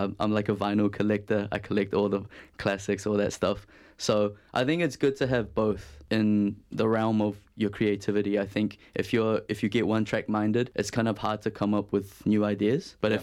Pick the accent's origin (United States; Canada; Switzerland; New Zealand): New Zealand; Kiwi-born Chinese. My parents are from China. Very hardworking people. Shout out to them. And I'm very blessed to be born here and raised here.